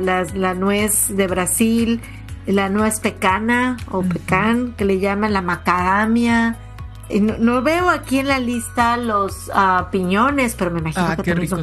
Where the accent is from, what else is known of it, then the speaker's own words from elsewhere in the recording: Mexico; now in United States; aquí yo en Estados Unidos me pierdo con los nombres porque crecí en México